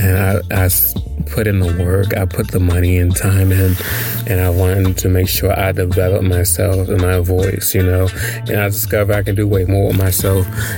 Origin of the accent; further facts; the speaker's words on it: Washington, District of Columbia, United States; I'm from Washington, D.C.